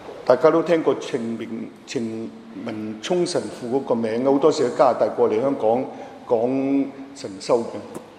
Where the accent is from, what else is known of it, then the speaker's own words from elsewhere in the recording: China; 我係中國嚟嘅